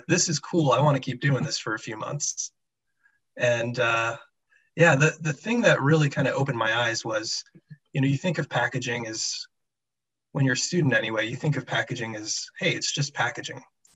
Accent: Queens, New York, United States; born and raised in New York, Queens.

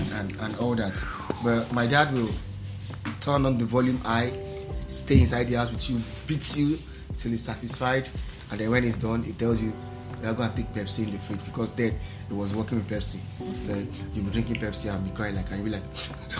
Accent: Mushin, Lagos, Nigeria; I grew up in Mushi, Akala to be precise.

